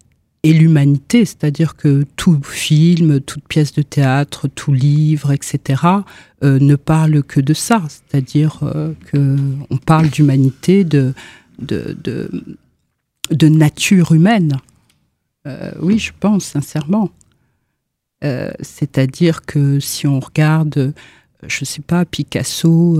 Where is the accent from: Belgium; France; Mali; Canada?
France; Paris, Île-de-France; born there; Je suis née en France, à Paris.